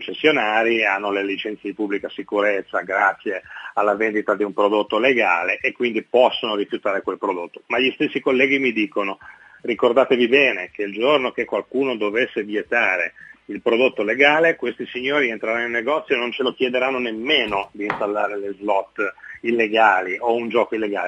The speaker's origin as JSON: {"language": "Italian", "town": "Genoa", "region": "Liguria", "country": "Italy", "said": "La nostra dice che è nato a Genova e quindi come genovese fa proprio parte della nostra tradizione. Ci giocavano i miei nonni, i miei bisnonni, insomma."}